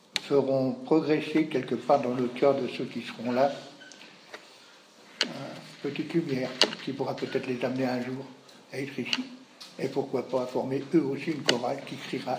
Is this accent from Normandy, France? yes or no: yes; Rouen, Normandy, France; né à Rouen en 1902, et j'ai été élevé à Rouen